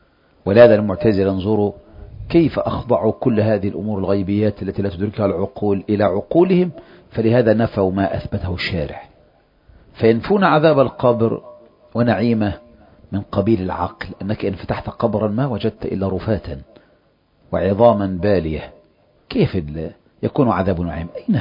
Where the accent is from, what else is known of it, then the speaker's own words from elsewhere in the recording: Egypt; تصلح معنا كمصريين،